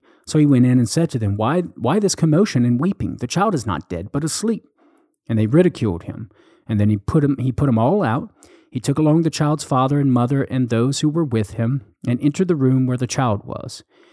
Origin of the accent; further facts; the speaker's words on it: Louisiana, United States; accent: Southern Cajun; wouldn't change my Southern Cajun expressions to proper English because such expressions identify me as a Southerner.